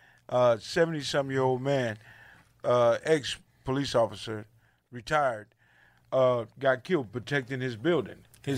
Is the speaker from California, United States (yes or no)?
no; New Jersey, United States; And I'm from New Jersey, so I know it's crazy out there, and it's crazy out here, so it's crazy.